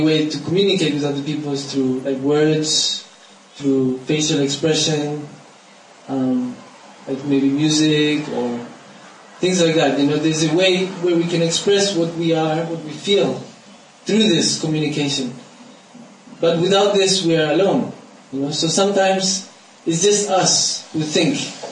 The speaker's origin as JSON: {"language": "English", "country": "India", "tie": "born or raised there", "second_language": "English", "said": "But because I grew up in India, so, you know, it's like, it's also my country, you know?"}